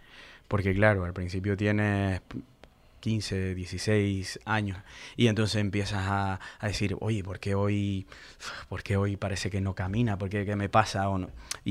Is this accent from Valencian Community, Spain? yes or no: no; Canary Islands, Spain; de lo que somos los canarios, lo solidario que somos, que hemos ido hasta aquí y lo seguiremos siendo.